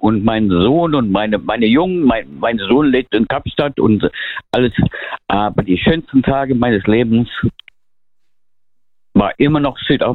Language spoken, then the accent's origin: German; Lake Constance, Germany; Ich komme ja aus der Bodensee-Gegend, ne? Ich komme ja vom Bodensee